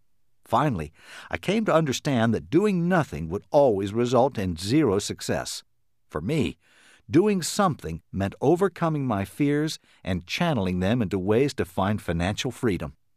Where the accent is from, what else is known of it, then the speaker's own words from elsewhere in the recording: Jacksonville, Arkansas, United States; While I was growing up in Jacksonville, Arkansas, all the way through high school, I had little confidence in my abilities to succeed at anything.